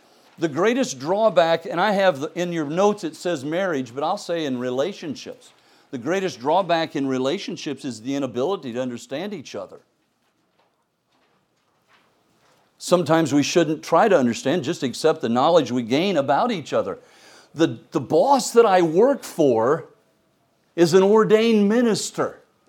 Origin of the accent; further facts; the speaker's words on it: Indiana, United States; I grew up in Indiana, sorry. You can't leave the state without playing basketball.